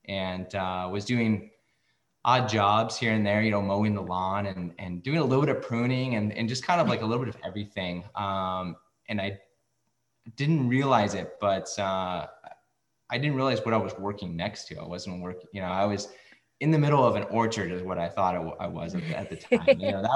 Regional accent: Cottonwood, California, United States; I grew up in the Cottonwood Redding area. I'm not sure if you're familiar with that area. It's in Tehama County, about 2 hours north of Sacramento.

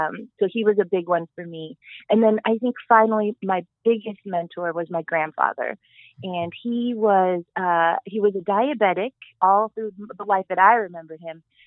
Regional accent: Wyoming, United States; So I grew up in Wyoming, which is a pretty small state, nonetheless, in the United States, and it's kind of a frontier state.

